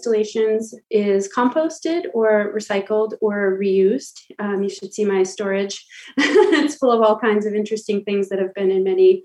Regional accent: Petoskey, Michigan, United States; I actually saw a lot of similarities between my hometown of Petoskey, Michigan, and Port Austin when it comes to tourism.

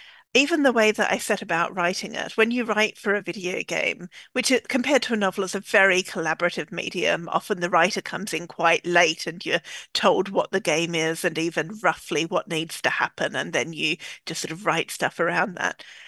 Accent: Australia; now in London, United Kingdom; I'm Australian and we don't have attics there. So I live in London now.

